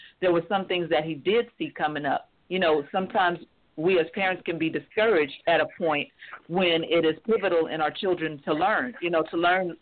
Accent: Sacramento, California, United States; born there; now in Louisiana, United States; When I was born in Sacramento, California, which was the crime capital of the United States

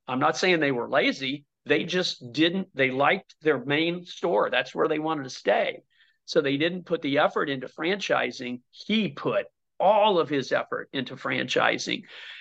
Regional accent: Brookston, Indiana, United States; I'm a kid from Brookston, Indiana.

